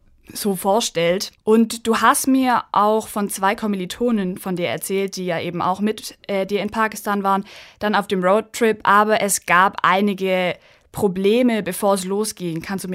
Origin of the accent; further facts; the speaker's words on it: Germany; Also auch hier wieder mehr so das Vorurteil, das wir als Deutsche haben, so von der muslimischen Frau.